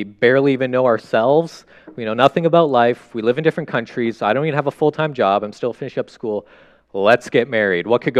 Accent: Canada; moved away; I'm a Canadian. That's why I'm apologizing so much. So I grew up in Canada. I moved here about 3 years ago.

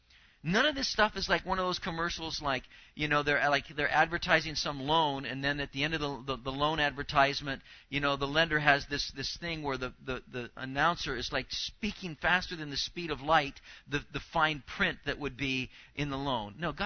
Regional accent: Anaheim, California, United States; also born or lived in Santa Ana / Costa Mesa; I grew up in the city. I grew up in Anaheim, and then, you know, lived in Santa Ana, Costa Mesa

